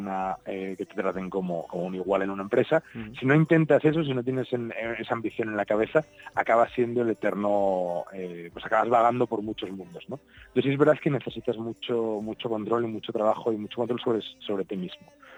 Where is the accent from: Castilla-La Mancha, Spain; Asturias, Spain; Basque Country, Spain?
Asturias, Spain; yo soy de Asturias.